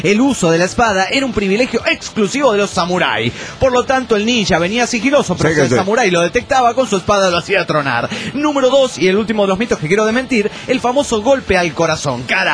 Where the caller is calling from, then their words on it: San Pedro Sula, Cortés, Honduras; Les escribo de San Pedro Sula, Honduras, así que soy de San Pedrano. ¿Cómo andan?